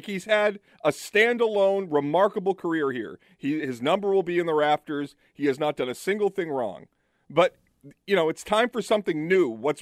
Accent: Revere, Massachusetts, United States; Oh, Revere.

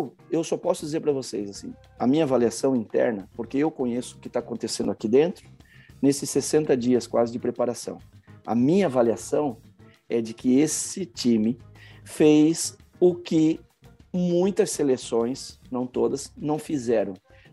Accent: Brazil; ela que dá a possibilidade para nós, inclusive lá fora, falar que somos brasileiros

